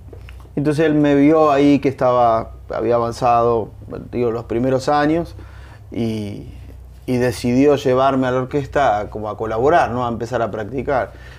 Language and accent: Spanish; Arroyo Seco, Santa Fe, Argentina; Yo soy de Arroyo Seco, que es una ciudad hoy en día, en ese momento era un pueblo, y me llevó a Rosario, que es la ciudad más, digamos, cercana, más grande que había